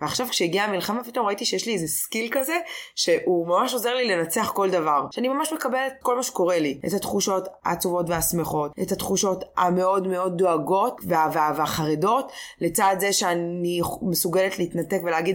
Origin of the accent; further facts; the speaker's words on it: Tel Aviv, Tel Aviv District, Israel; אני תל אביבית, אני אדבר למיקרופון, מי שרוצה שיקשיב.